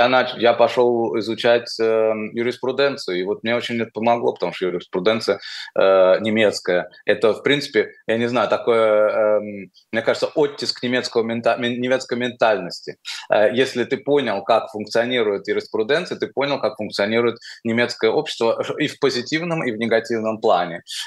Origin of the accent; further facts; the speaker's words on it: Russia; Я в Российской Федерации, я вырос, или в Советском Союзе, я рос в то время, когда люди, которые выглядели как я, они не считались титульными. Или меня считали кавказцем, или меня считали евреем